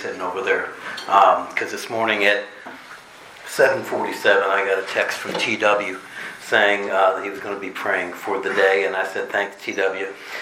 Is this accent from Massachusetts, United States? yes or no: no; Chicago, Illinois, United States; As Tom's mentioned, I was born and raised in Chicago.